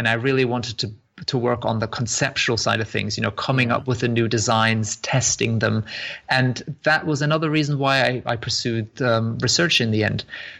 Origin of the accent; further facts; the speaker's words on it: Germany; now in United Kingdom; So I come from Germany, where apprenticeships have a much higher value in society